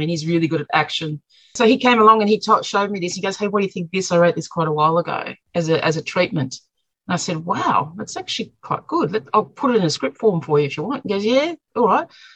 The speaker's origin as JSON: {"language": "English", "town": "St Kilda", "region": "Victoria", "country": "Australia", "tie": "born or raised there", "said": "I grew up in St Kilda. St Kilda's like our kind of, it's the red light district. It's also traditionally kind of like the holiday area in the city by the beach."}